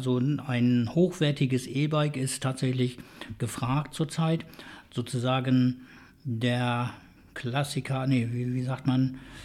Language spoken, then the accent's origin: German; Lower Saxony, Germany; Es gibt ja auch bei uns in Ostfriesland ein Fahrradmuseum.